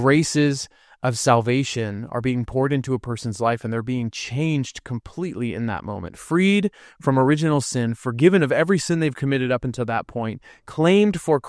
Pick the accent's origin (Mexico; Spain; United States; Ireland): United States; Lake Arrowhead, California; we were on vacation in Lake Arrowhead, my hometown where my wife and I met and grew up